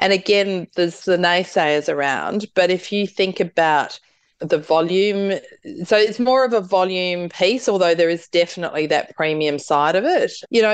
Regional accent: South Australia, Australia; I suppose I'm a little bit biased because I'm from South Australia, which I call the seafood capital of the world.

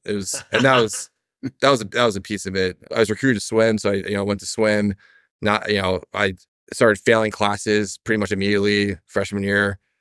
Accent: Maryland, United States; also born or lived in Washington, D.C.; I was born in Washington, D.C. I grew up right outside of D.C. in Maryland, went to high school in Bethesda, and then from there went to the Naval Academy after high school.

